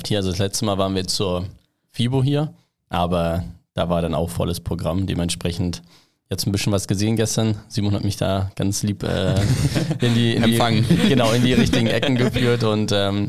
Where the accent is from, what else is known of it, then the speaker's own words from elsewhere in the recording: Flensburg, Schleswig-Holstein, Germany; Also bin aufgewachsen in Flensburg, Handewitt